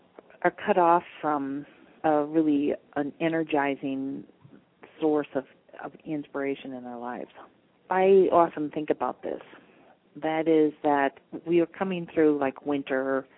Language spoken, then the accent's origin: English; Minnesota, United States; Like when I'm from Minnesota originally, and I would notice that the plants in the winter or the trees had on their winter coats.